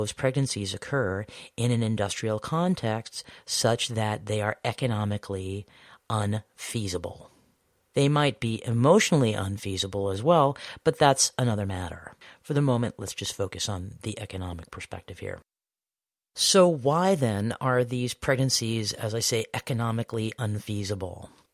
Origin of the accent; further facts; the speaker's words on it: United States; And while I might agree with that as an American, as someone who grew up in that context